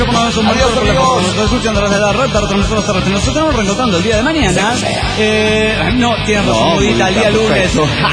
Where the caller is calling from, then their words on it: Barranqueras, Chaco, Argentina; de Barranqueras, Argentina.